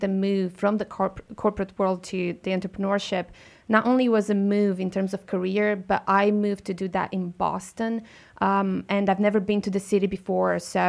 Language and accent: English; Romania; moved away as an adult; I grew up in Romania and I moved to London to university and I started my career there in the corporate world